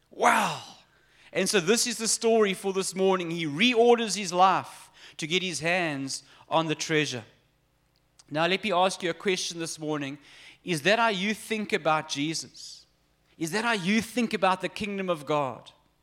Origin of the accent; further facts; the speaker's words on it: Amalinda, Eastern Cape, South Africa; In fact, growing up in Amalinda, as kids